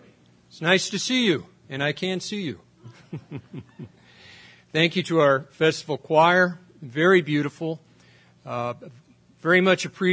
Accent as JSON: {"language": "English", "town": "Hawkins", "region": "Texas", "country": "United States", "said": "I am from East Texas, Hawkins, Texas."}